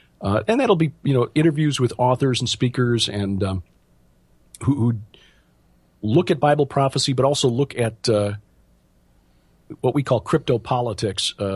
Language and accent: English; Chicago, Illinois, United States; We get to move to a less expensive state, even though I was born and raised in Illinois, Chicago. It just costs too much to live here. So we're moving to Missouri at the end of this month, end of February